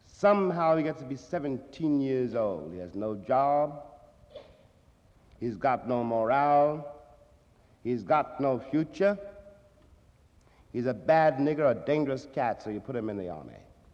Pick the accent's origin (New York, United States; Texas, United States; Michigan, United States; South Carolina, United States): New York, United States; New York City; born there; I was born in Harlem nearly 45 years ago. And I have lived long enough to see all of New York City look just like Harlem.